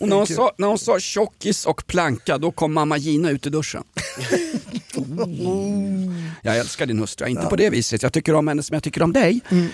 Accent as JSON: {"language": "Swedish", "town": "Vällingby", "region": "Stockholm County", "country": "Sweden", "tie": "born or raised there", "said": "Jag är uppväxt i Vällingby på det glada 70-talet."}